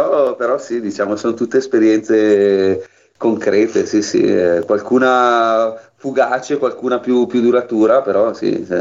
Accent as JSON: {"language": "Italian", "town": "Bergamo", "region": "Lombardy", "country": "Italy", "said": "l'unico bergamasco sono io"}